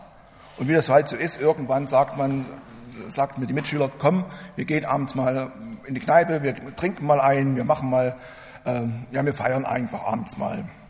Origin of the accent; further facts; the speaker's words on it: Brand-Erbisdorf, Saxony, Germany; Ich komme aus Brand Erbesdorf, also einer kleinen Stadt in der Nähe von Freiberg.